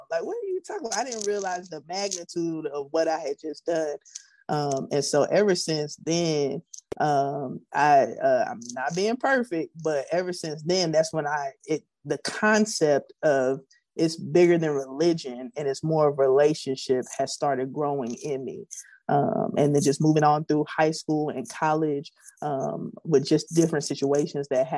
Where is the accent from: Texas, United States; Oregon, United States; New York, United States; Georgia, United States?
Texas, United States; Prairie View; I grew up in the church. I grew up in Prairie View, Texas. And so grew up in a Episcopalian church.